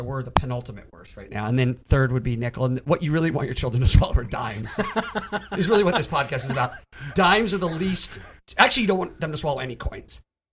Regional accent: West Covina, California, United States; I grew up in a town called West Covina, California, outside of L.A.

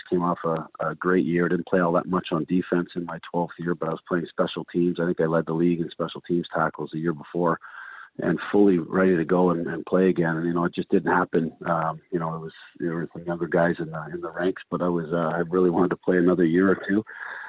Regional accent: Hamilton, Ontario, Canada; I'm born and raised in Hamilton, and for a little bit more money I might have made back then, it just wasn't worth going out to another team out west.

